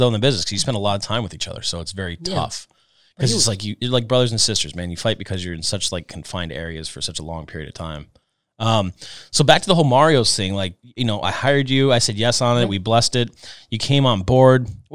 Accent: Arizona, United States; You know, I came from Arizona, man. I was like, you know, I really want to do Italian food.

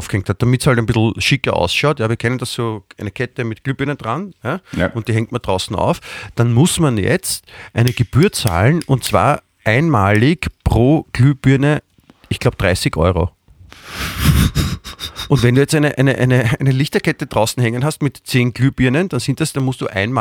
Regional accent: Vienna, Austria; letztendlich sind wir beide Wiener

